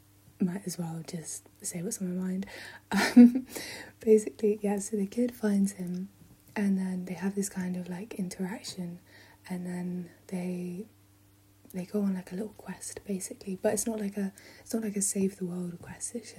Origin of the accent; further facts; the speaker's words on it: Abergavenny, Wales, United Kingdom; I grew up in Abergavenny. Well, I grew up in the Hengai Valley, which is just outside of Abergavenny.